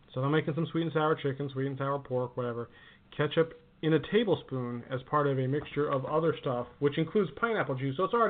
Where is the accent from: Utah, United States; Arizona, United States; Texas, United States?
Utah, United States; Now, I will say that where I grew up in Utah, we had a thing called fry sauce.